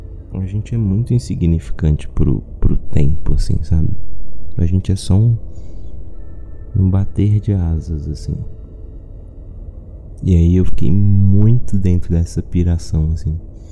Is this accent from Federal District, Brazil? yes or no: yes; Taguatinga, Federal District, Brazil; meus pais me levaram pra Taguatinga, que é a cidade onde eu cresci.